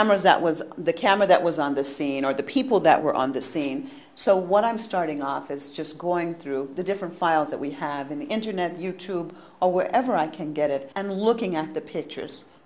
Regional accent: United States; now in Tehran, Iran; Being an American journalist right now based in Tehran

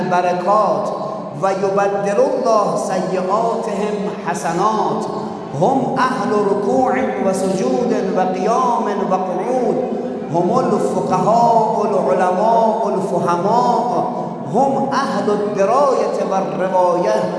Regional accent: Qom, Iran; من که پدر و مادر و چندین شاید 5-6 نسل من هم در قم به دنیا آمدیم و در قم بزرگ شدیم

